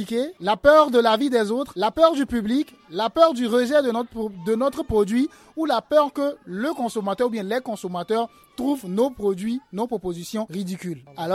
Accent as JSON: {"language": "French", "country": "Niger", "said": "chez nous au Niger, nous avions quand même de la terre, de l'espace et Dieu merci de l'eau."}